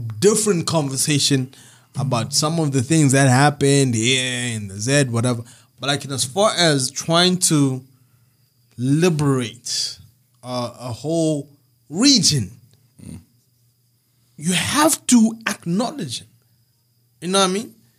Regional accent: Zambia; Where are you from? It's like, oh, no, I'm from Zambia.

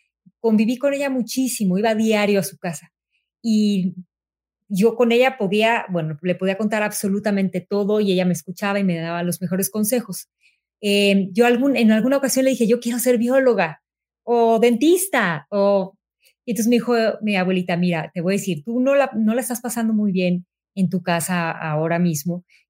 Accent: Mexico; moved away as an adult; now in United States; yo nací y crecí en México. Hace 8 años nos vinimos a vivir a Estados Unidos, pero yo viví toda mi vida en México

